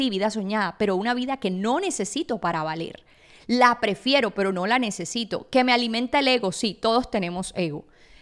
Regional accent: Sincelejo, Sucre, Colombia; born there; En Sincelejo, donde yo nací, soy afortunada de haber nacido ahí

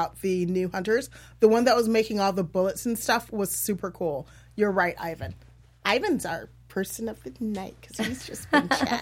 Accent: Iowa, United States; I'm from Iowa.

